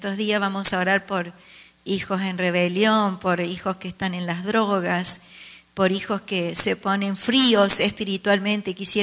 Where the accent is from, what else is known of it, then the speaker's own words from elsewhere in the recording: Córdoba, Argentina; Soy de Córdoba, como Andreita. Se darán cuenta por la forma de hablar un poquito distinta.